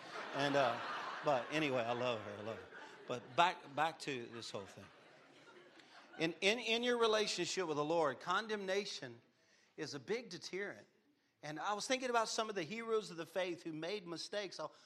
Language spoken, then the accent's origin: English; Louisiana, United States; Probably my cousin. I'm a Cajun.